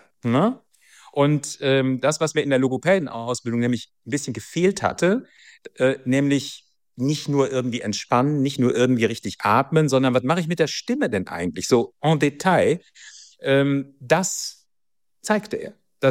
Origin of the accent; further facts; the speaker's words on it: Bochum, North Rhine-Westphalia, Germany; born there; Horst Koblenzer, gebürtiger Bochumer wie ich übrigens.